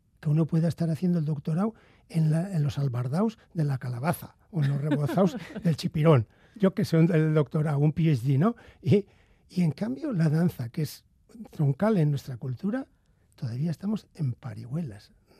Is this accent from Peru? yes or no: no; Basque Country, Spain; Si no, como buenos vascos, tururú, mamá.